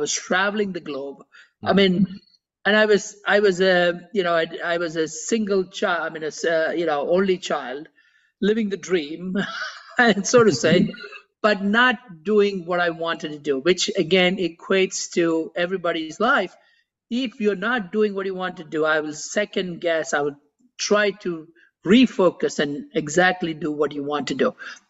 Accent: Mumbai, Maharashtra, India; now in United States; So I'm from Mumbai in India, and it's about between 16 and 18 hour flight to the US to land in New York.

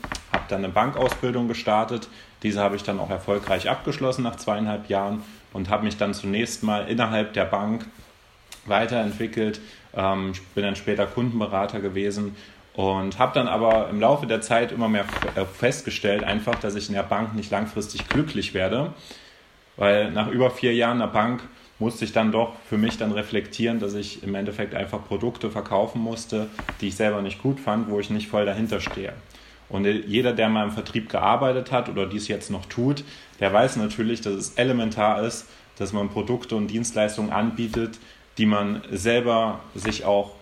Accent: Zeitz, Saxony-Anhalt, Germany; ich bin inzwischen 25 Jahre alt und ich komme ursprünglich aus Sachsen-Anhalt, aus einer Kleinstadt in Zeitz

